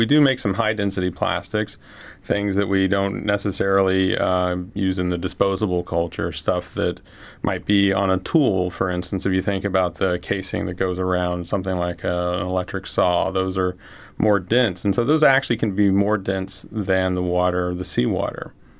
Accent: Florida, United States; now in Alaska, United States; I grew up in Florida, of all the craziest places to grow up, and live here in Alaska.

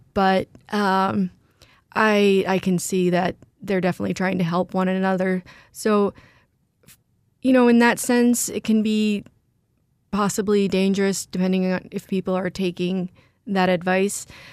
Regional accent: Alaska, United States; I cannot say enough positive things about growing up in the Nordic community in Alaska.

